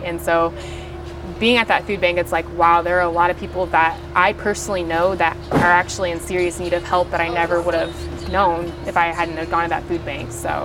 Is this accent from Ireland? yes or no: no; Greencastle, Indiana, United States; I am from Greencastle, Indiana, small town.